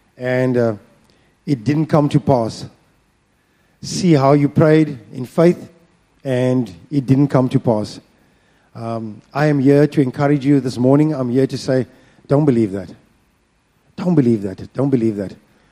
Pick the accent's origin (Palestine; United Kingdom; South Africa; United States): South Africa; I'm from South Africa. We've got lots of lions and you see them, how they engage.